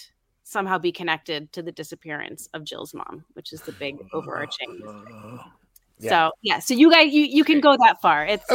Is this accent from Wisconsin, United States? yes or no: no; New York City, New York, United States; And I'm from New York City.